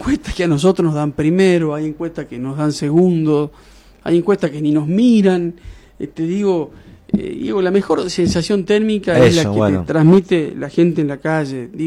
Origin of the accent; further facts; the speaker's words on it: Cafayate, Salta, Argentina; moved away as an adult; yo soy de Cafayate, yo soy egresado de la Escuela Normal Pública de Cafayate. Mis maestros de los Valles me dieron las herramientas necesarias para que yo me pueda ir a estudiar a la Universidad de Derecho a Buenos Aires